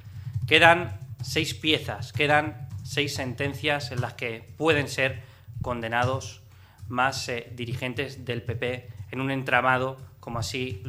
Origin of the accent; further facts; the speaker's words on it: Spain; Como españoles, que no nos avergüencen más.